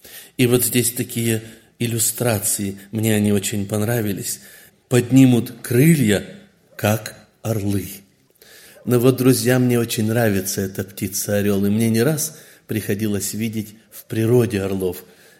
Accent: Kazakhstan; я из Казахстана.

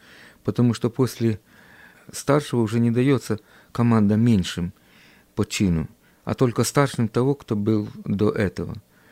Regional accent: Kherson Oblast, Ukraine; Я родом из Херсонской области.

